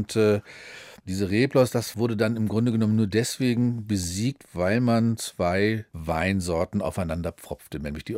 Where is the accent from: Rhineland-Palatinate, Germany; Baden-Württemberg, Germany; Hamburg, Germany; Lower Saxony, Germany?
Lower Saxony, Germany; Braunschweig; also born or lived in Ostholstein, Schleswig-Holstein; Ich kam aus Braunschweig, da gab es den Harz. Ich bin geboren in Ostholstein, da gibt es den Bungsberg.